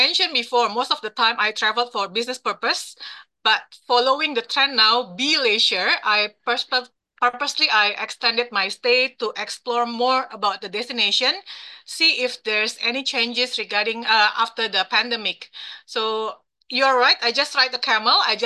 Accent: Jakarta, Indonesia; And actually, I'm now in Jakarta, back to my hometown.

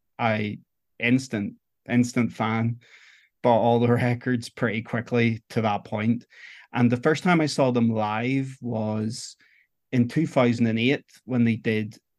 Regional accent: Northern Ireland, United Kingdom; now in Wales, United Kingdom; I'm from Ireland, originally from Northern Ireland, and I live in Wales now, in the United Kingdom.

